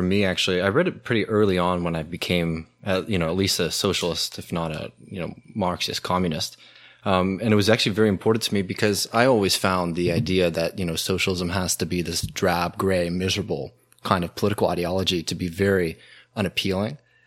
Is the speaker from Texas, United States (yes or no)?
yes; Texas, United States; I'm originally from Texas.